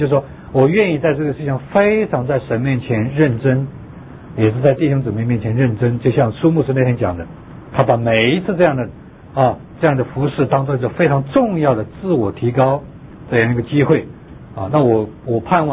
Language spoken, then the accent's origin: Chinese; China; now in United States; 我从中国来不觉得要刮胡子